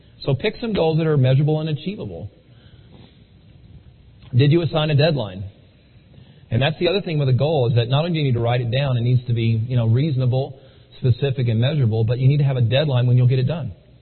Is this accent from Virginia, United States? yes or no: yes; Lexington, Virginia, United States; we're going to be starting a new meeting in my hometown of Lexington, Virginia